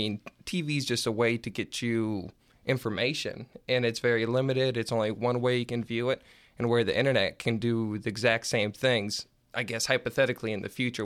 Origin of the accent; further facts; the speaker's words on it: Fargo, North Dakota, United States; I'm from the Fargo area. I was not around here for about 4 years or so, but now I'm back